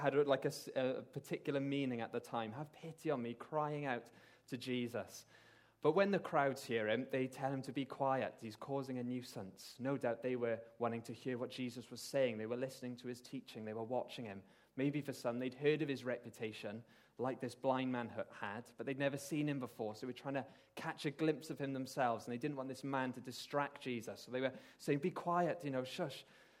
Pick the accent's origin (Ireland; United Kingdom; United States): United Kingdom; Swansea, Wales; But because I'm from Swansea, I say Zacchaeus.